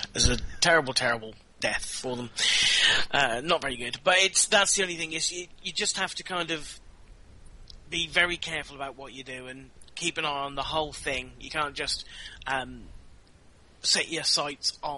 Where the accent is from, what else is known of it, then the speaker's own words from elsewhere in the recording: United Kingdom; Scheduled, yes. I'm British.